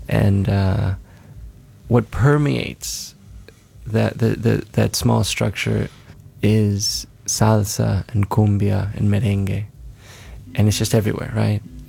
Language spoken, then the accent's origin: English; Caracas, Capital District, Venezuela; Well, I grew up in Venezuela, in Caracas, Venezuela